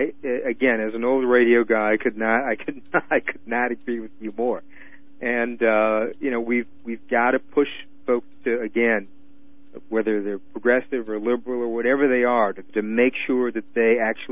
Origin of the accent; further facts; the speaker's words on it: Detroit, Michigan, United States; I'm from Detroit, and without, frankly, a black owned radio operation or a couple black owned radio operations in Detroit, which is really quite unique, Motown would not have had much of a chance.